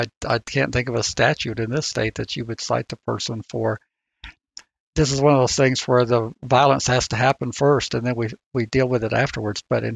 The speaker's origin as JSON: {"language": "English", "region": "the South", "country": "United States", "said": "Being a Southerner, it was even a little bit strong for me."}